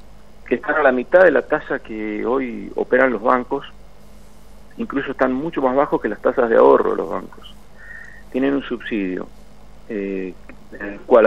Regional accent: Mendoza, Argentina; lo de nuestra provincia fue, estoy hablando como mendocino puro, pues sí.

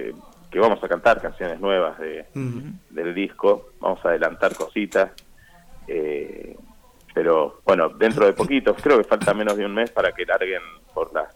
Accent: Buenos Aires, Argentina; no dejamos de ser porteños y criarnos y en la ciudad.

